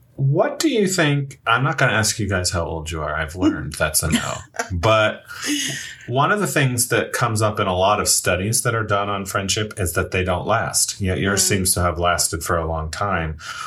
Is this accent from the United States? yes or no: yes; Muncie, Indiana, United States; I grew up just down Riverside from Ball State.